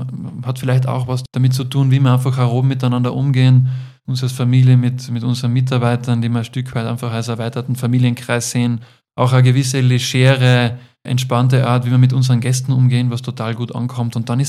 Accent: Carinthia, Austria; Ich bin am Ostersee aufgewachsen, da war dann einfach immer Nebel im Herbst, weil natürlich die Kärntner Seenplatte dampft ab

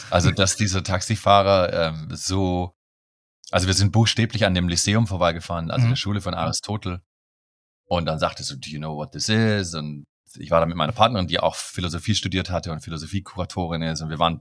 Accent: Baden-Württemberg, Germany; Ich bin aufgewachsen bei Stuttgart im süddeutschen Raum, im Schwabenland. Meine Eltern waren aber keine Schwaben. Und mein Vater ist aus Berlin, meine Mutter aus Westfalen. Und ich bin in den 70er Jahren geboren

